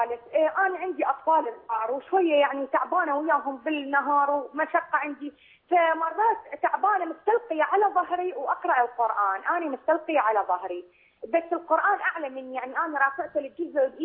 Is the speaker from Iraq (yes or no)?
yes; Iraq; أنا من العراق